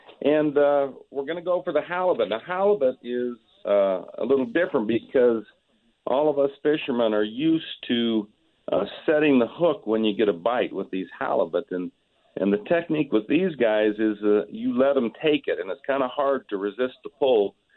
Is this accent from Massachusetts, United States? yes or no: no; Utah, United States; I'm from Utah.